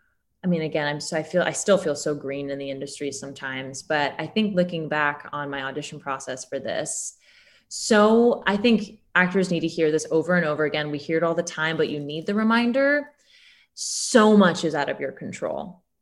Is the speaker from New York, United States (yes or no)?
yes; New York, United States; But I am from New York. So New York, I think, has kind of like, no pun intended, warmed me up to this experience.